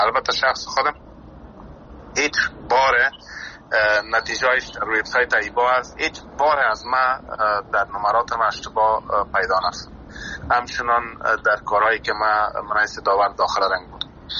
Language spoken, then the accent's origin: Persian; Afghanistan; ما در افغانستان زاده شدیم، نان و آب و افغانستان خوردیم